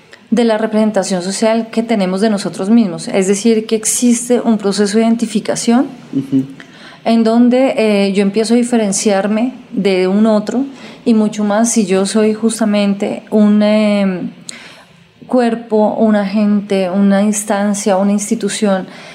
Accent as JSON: {"language": "Spanish", "country": "Colombia", "said": "Nosotros como colombianos estamos en el orden de la guerra"}